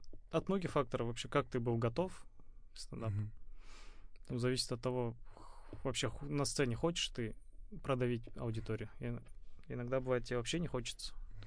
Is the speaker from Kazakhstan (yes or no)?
yes; Kazakhstan; Все, я казах, который сидит.